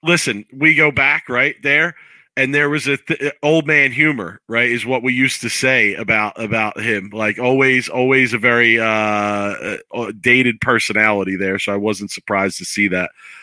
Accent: Philadelphia, Pennsylvania, United States; I'm from Philly. I'm not a big Rocky guy, though.

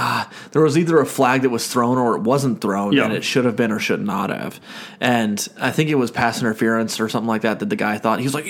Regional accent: Texas, United States; in my hometown in Texas, we had 22,000 people.

